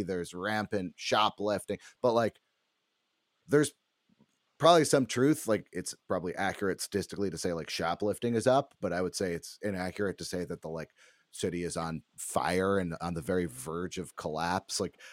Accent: Berkeley, California, United States; I grew up in Berkeley, but, you know, I would go to Giants games and that kind of thing.

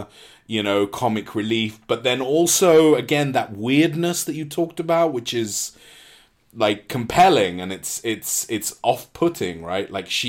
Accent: Spain; You know, for me, growing up in Spain, you know, we would get I Love Lucy and the Brady Bunch and stuff like that, you know.

